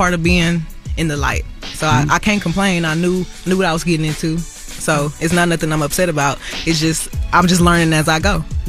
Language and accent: English; Houston, Texas, United States; I mean, you know, I'm from Houston.